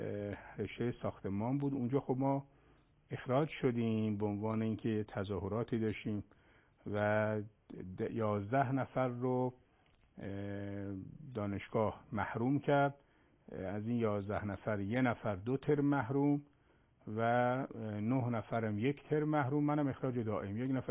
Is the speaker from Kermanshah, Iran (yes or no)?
no; Mashhad, Razavi Khorasan, Iran; بله خود شهر مشهد متولد شدم. تا سوم دبستان ما مشهد بودیم، اما دیگه چهارم ابتدایی رو اومدیم تهران. پدرمون از مشهد به تهران هجرت کردن و دیگه در تهران بودیم